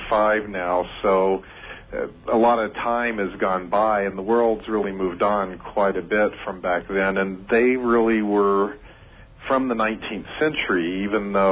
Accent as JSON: {"language": "English", "town": "Louisville", "region": "Kentucky", "country": "United States", "tie": "born or raised there", "said": "Yeah, I grew up in Louisville, Kentucky, which is, I've gone back there, I can't even believe my DNA even stopped off there for a little bit, you know, it's like I don't fit there at all, but it was still the Ohio River Valley"}